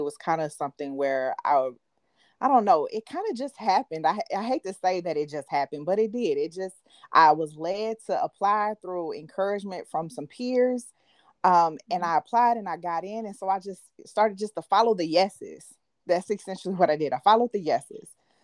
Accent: Michigan, United States; I come from Michigan, and Michigan has been in a lawsuit

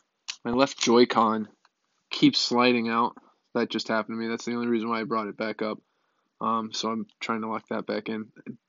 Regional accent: Florida, United States; I've always loved reptiles. I grew up down in Florida where they're everywhere.

